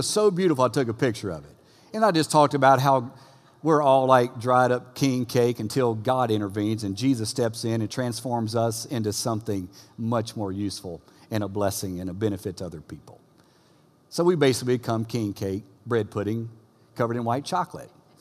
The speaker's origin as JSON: {"language": "English", "region": "Louisiana", "country": "United States", "said": "We're from Louisiana, so it's king cake season"}